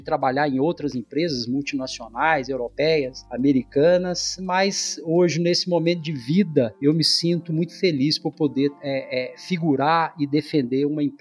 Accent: Goiás, Brazil; born there; also born or lived in São Paulo; sou goiano de nascença, paulista de coração, o estado que me acolheu, onde eu morei por mais de 15 anos e que me oportunizou uma série de desafios de crescimento, tanto pessoal quanto profissional. Atualmente moro em Goiânia, voltei para Goiânia

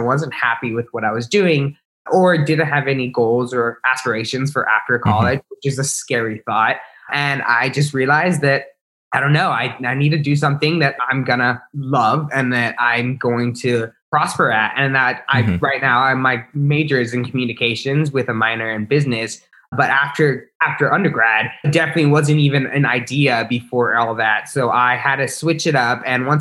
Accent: Harlingen, Texas, United States; now in San Antonio, United States; I grew up in the Valley, so Harlingen, Texas. I'm living in San Antonio right now.

